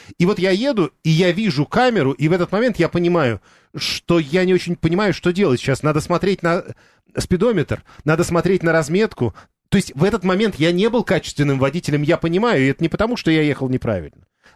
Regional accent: Balashikha, Moscow Oblast, Russia; так как я родом из Балашихи

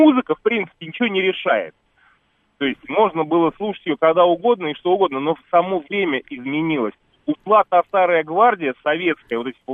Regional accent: Moscow, Russia; я вообще москвич

